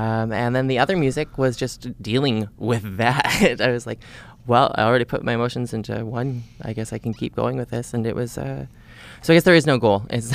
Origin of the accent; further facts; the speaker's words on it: St. Anne, Manitoba, Canada; Like I said, I come from St. Anne in Manitoba. I grew up out there. I moved to the city for university.